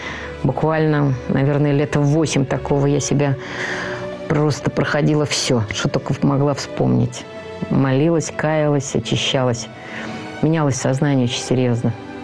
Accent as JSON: {"language": "Russian", "region": "Saint Petersburg", "country": "Russia", "tie": "born or raised there", "said": "У нас шли дворовые войны, я питерская."}